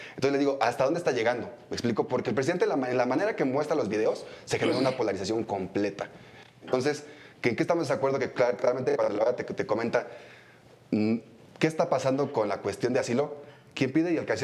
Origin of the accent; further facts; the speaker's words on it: Mexico; pero yo como mexicano les decía